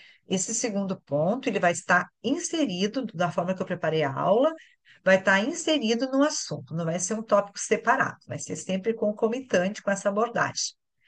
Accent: Porto Alegre, Rio Grande do Sul, Brazil; Eu sou aqui de Porto Alegre, né? Estou falando aqui de Porto Alegre, e sou farmacêutica bioquímica

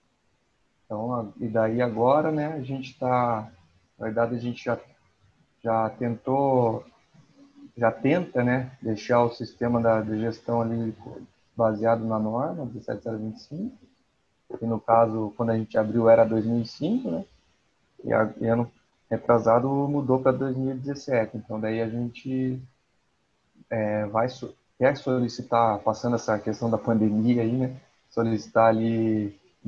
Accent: Curitiba, Paraná, Brazil; Sou aqui de Curitiba, né?

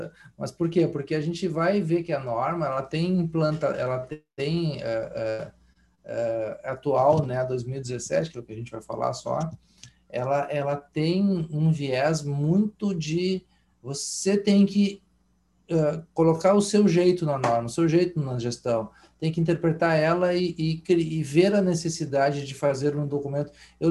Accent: Porto Alegre, Rio Grande do Sul, Brazil; era uma boate que a gente ia aqui quando era guri em Porto Alegre.

